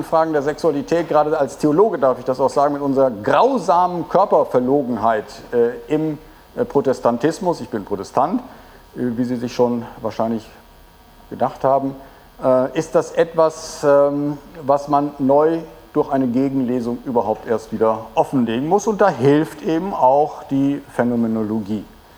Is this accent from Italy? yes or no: no; Netherlands; das würde ich mir niemals erlauben, weil ich Holländer bin.